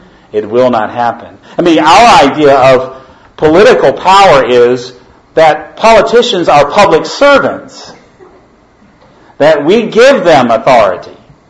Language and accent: English; Virginia, United States; I come from Virginia. We have a great state flag.